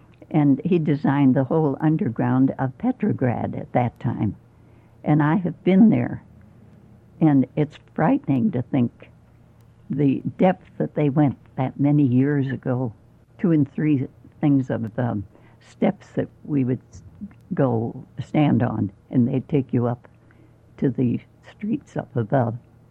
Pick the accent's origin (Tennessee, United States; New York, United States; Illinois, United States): Illinois, United States; Chicago; born there; Well, I was born in Chicago